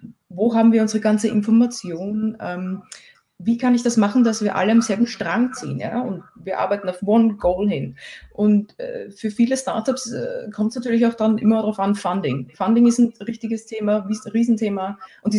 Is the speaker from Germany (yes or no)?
no; Vienna, Austria; now in United Kingdom; Also ich bin gebürtige Österreicherin. Ich komme aus Wien und lebe aber in England schon seit vielen, vielen Jahren.